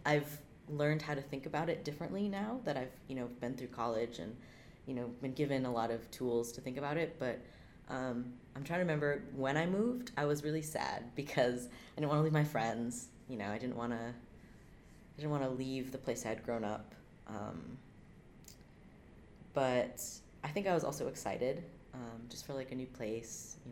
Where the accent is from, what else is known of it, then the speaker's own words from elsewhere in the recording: La Crosse, Wisconsin, United States; also born or lived in Honolulu; I lived there until I was 7, about. 1998. And then we moved, me and my sister and my mom, and then the person who would become my stepdad, we all moved to La Crosse, Wisconsin.